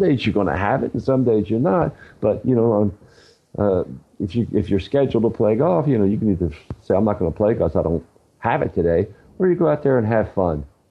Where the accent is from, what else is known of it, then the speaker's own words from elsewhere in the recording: Baltimore, Maryland, United States; now in West Coast, United States; Way back when I was younger, I grew up in Baltimore, and Baltimore Orioles used to have great teams at that time.